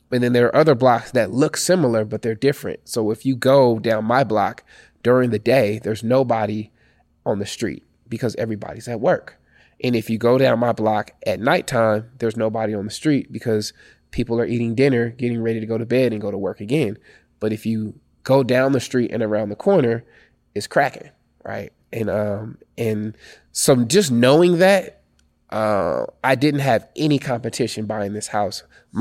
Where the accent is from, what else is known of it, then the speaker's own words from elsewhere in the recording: Oakland, California, United States; even though I'm from Oakland, I'm from East Oakland, grew up in low-income housing, I came back